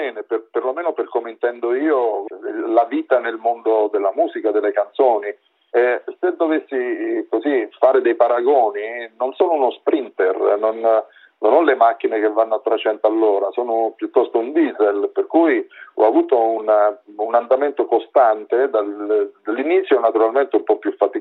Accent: Penne, Abruzzo, Italy; Io sono di Penne, provincia di Pescara

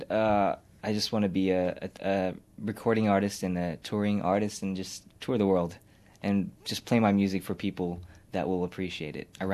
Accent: Philippines; But I guess it helped in a way that I was always musically inclined, just being a Filipino.

